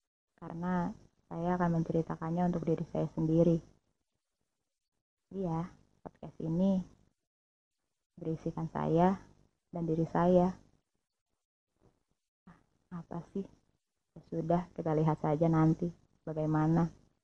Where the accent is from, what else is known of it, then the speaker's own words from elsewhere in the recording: Bekasi, West Java, Indonesia; also born or lived in Klaten; Saya lahir di Klaten, namun saya tumbuh dan berkembang di Kabupaten Bekasi.